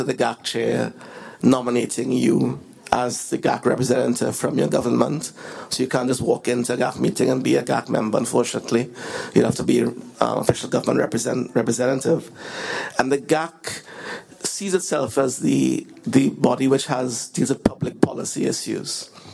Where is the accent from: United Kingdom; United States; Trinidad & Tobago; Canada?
Trinidad & Tobago; I'm from the Caribbean, by the way, Trinidad and Tobago.